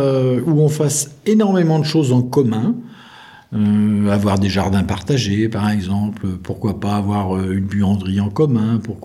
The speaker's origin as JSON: {"language": "French", "town": "Paris", "region": "Île-de-France", "country": "France", "lives_now": "La Capelle-Cabanac, France", "said": "Moi, ça fait 20 ans que j'habite à La Capelle Cabanac. Je suis pas capellois d'origine, je suis parisien d'origine."}